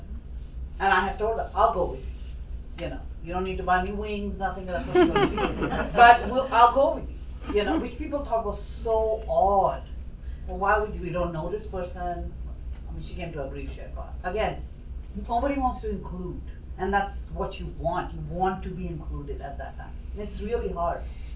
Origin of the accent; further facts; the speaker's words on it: India; moved away; I don't have family in the country. I grew up in India. No family.